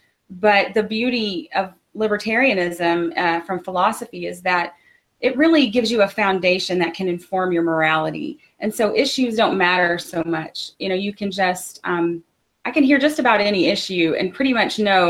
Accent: Tennessee, United States; I'm from Tennessee, but I had moved back about 15 years ago.

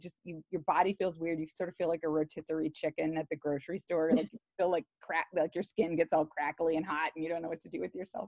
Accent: Texas, United States; I'm from Texas, but I went to Vassar College in Poughkeepsie.

